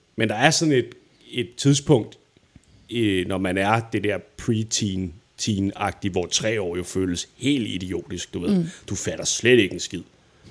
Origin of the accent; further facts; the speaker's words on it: Holme-Olstrup, Zealand, Denmark; Jeg kommer fra en lille by, der hedder Holm Ostrup, som ligger i nærheden af Næstved.